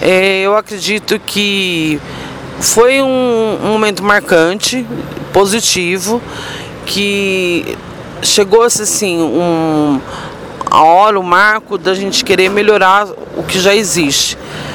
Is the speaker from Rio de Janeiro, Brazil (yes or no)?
no; Campinas, São Paulo, Brazil; Eu tenho 49 anos, eu sou de Campinas, estado de São Paulo.